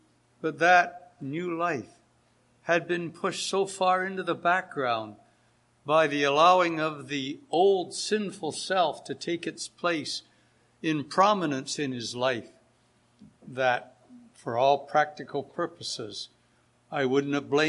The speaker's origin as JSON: {"language": "English", "town": "Hamilton", "region": "Ontario", "country": "Canada", "tie": "born or raised there", "said": "we used to have a Bible conference in the assembly where I grew up in Hamilton, Ontario."}